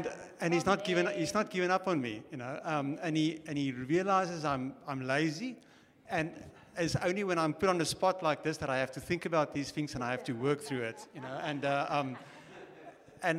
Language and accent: English; Durban, KwaZulu-Natal, South Africa; first language Afrikaans; I'm on the wrong side of 50, so I'm a proper old South African, you know. And I grew up in Durban.